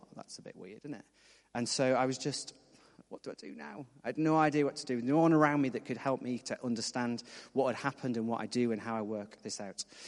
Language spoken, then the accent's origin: English; Hartlepool, North East England, United Kingdom; you probably can't guess from my accent, but I'm from the northeast of England. And so was he. He was from Newcastle. I was from slightly further south in Hartlepool.